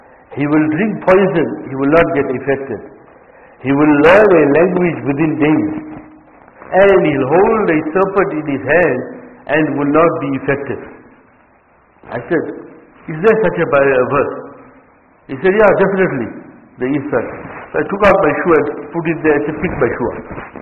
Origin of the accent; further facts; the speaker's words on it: Gauteng, South Africa; One person, because we come from Gauteng, so one person met me in the street in Gauteng